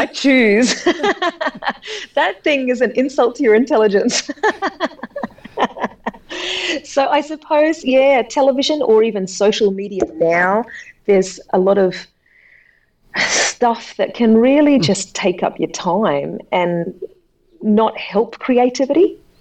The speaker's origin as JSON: {"language": "English", "country": "Australia", "said": "I came from Australia because I'd gone home by then."}